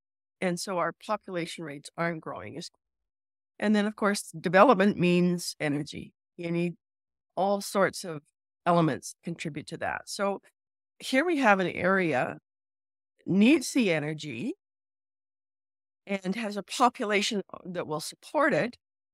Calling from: Alberta, Canada; And I'm joining you from Northern Alberta right now.

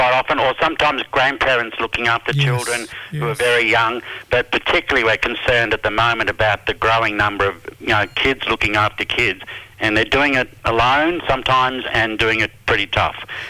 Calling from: Brisbane, Queensland, Australia; From Brisbane.

